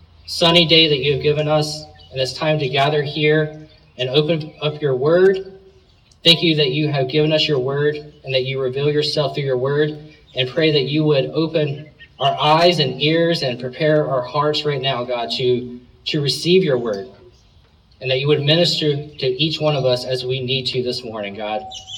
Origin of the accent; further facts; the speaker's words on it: South Carolina, United States; But I'm originally from South Carolina.